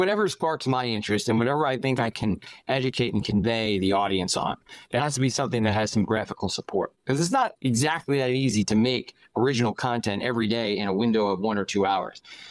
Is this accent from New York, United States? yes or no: yes; New York City, New York, United States; I'm from New York City, born and raised.